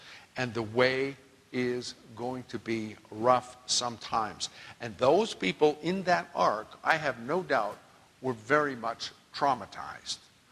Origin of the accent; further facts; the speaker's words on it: Washington, United States; I grew up in Northwest Washington. I know about rain.